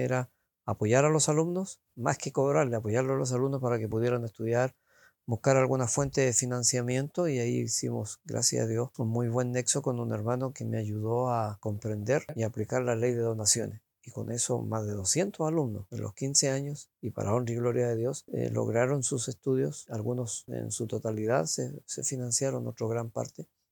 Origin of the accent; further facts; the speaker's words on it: Chillán, Ñuble, Chile; also born or lived in Sobel; yo llegué a Chillán cuando tenía aproximadamente 4 años de edad, dado que mi mamá, por la altura, comenzó a presentar problemas al corazón y los médicos indicaron de que ella no podía seguir viviendo en Sobel.